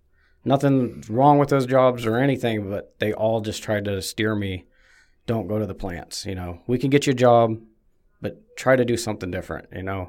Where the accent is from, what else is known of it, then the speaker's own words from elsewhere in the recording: Clearwater, Kansas, United States; also born or lived in Wichita / Oklahoma; Yeah, we lived in Oklahoma up until about 7th grade, and then 7th grade to graduating in Clearwater.